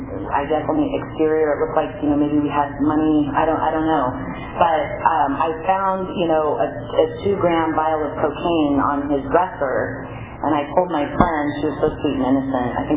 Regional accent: Bass Lake, California, United States; also born or lived in Fresno; What it was like was when I grew up in Bass Lake, actually I was born in Fresno, and ended up in Bass Lake when I was, I don't know, maybe, you know, six or so, I was pretty young.

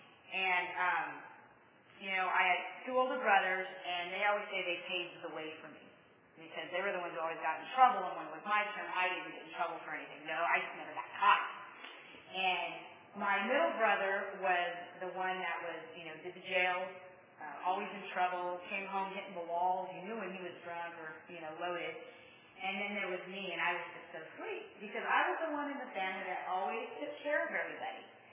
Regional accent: Fresno, California, United States; I was born and raised in Fresno.

